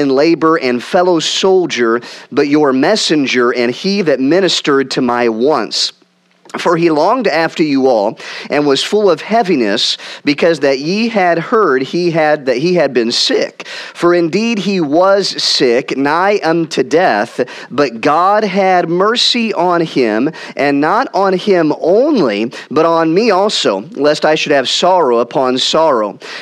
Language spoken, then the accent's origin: English; Peoria, Illinois, United States; my bride, Rachel. I am from the Peoria, Illinois area.